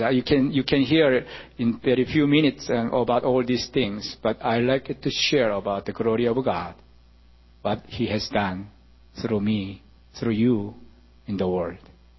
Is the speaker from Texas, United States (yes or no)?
no; New York, United States; English is a second language; I come from New York and I never seen image there. And all Korea, Asia, never seen any Amish group, but anyway, I am city boy. I grown up in all the city all the time